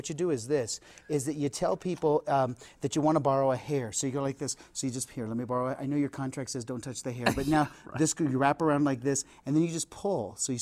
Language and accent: English; Denver, Colorado, United States; I grew up in the Denver public schools.